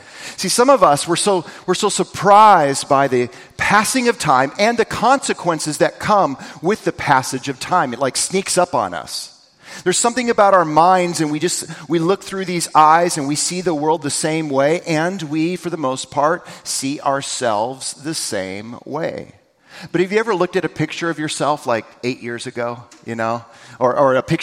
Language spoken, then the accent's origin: English; Vancouver, Washington, United States; We drove up to Seattle I grew up in Vancouver, and we drove up to Seattle.